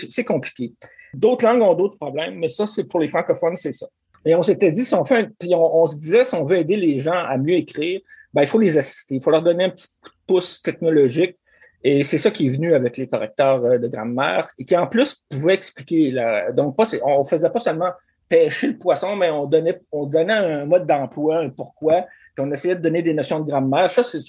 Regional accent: Rivière-du-Loup, Quebec, Canada; Puis moi, je viens de Rivière-du-Loup, donc il y avait une coïncidence d'intérêt puis de lieu.

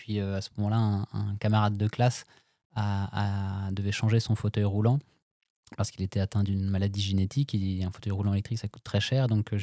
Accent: Brittany, France; Je viens d'un petit village de Bretagne et aujourd'hui on est basé à Rennes.

